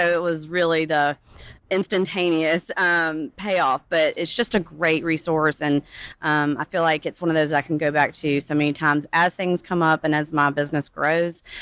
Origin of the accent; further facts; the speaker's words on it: Huntsville, Alabama, United States; I am from Huntsville, Alabama, and I own the Cardinal Collective